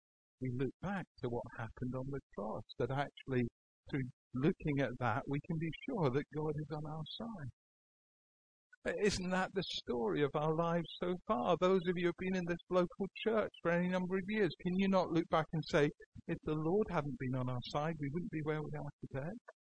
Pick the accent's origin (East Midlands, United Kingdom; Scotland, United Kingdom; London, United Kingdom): Scotland, United Kingdom; Edinburgh; I grew up in Edinburgh. Edinburgh, there's a castle on a rock.